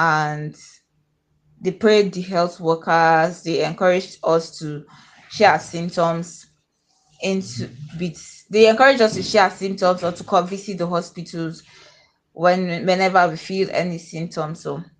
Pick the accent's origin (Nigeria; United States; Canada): Nigeria; Akwa Ibom; I'm from Akwa Ibom State in Nigeria, and I'm a real estate analyst.